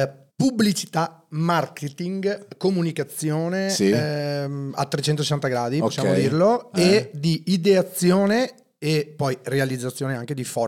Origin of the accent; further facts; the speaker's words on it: Santa Maria di Leuca, Apulia, Italy; Sono nato in Salento nel 1983.